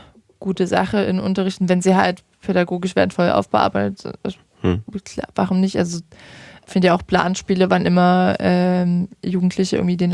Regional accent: Saxony, Germany; ich komme aus dem Vogtland

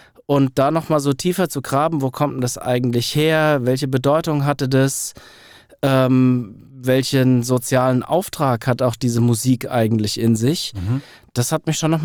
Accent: Frankfurt, Hesse, Germany; Hier geboren, aufgewachsen

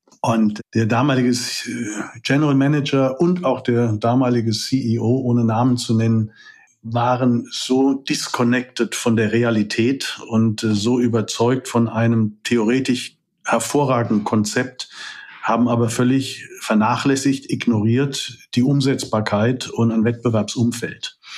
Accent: Frankfurt, Hesse, Germany; Ich bin in Frankfurt geboren und aufgewachsen.

